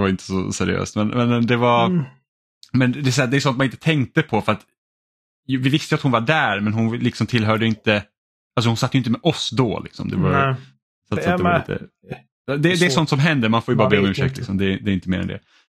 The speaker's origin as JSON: {"language": "Swedish", "country": "Finland", "accent": "Finland Swedish", "said": "Det är som min finlandssvenska som jag egentligen pratar"}